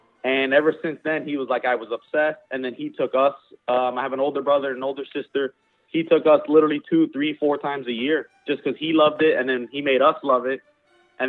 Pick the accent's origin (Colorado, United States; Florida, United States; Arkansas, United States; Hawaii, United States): Florida, United States; Miami; Yeah, growing up in Miami, it was very, a three-hour drive to Disney World